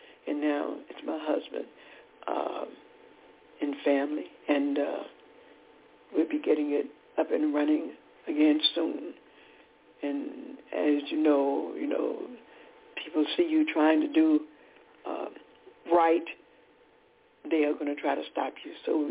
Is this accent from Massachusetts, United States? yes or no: no; Decatur, Georgia, United States; We're from Decatur, Georgia.